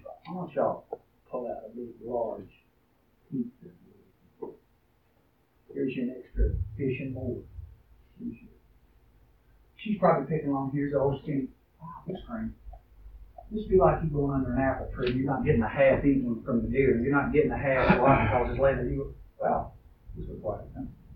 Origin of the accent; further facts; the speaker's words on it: Giles, United States; When I grew up in Giles, people would come down there and they'd pick apples up at Hope's Farm.